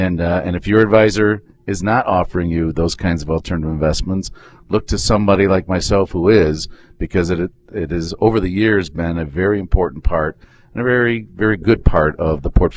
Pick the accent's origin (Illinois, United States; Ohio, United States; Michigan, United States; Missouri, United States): Michigan, United States; So we're from Michigan, and we enjoy